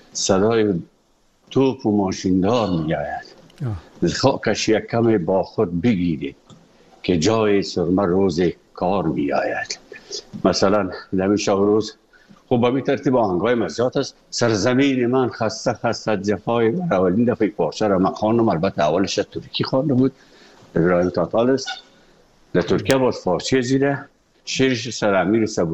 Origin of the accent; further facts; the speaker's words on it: Afghanistan; moved away; وقتی که من از افغانستان بر آمدم